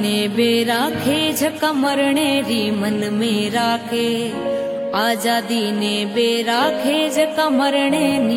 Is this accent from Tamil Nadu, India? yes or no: no; Jhorda, Rajasthan, India; हमारे गांव झोरड़ा में